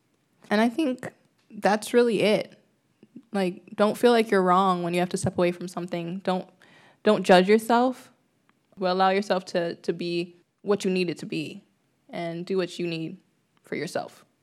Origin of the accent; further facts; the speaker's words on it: New York, United States; now in Leeds, United States; I'm not from this area. I'm from New York.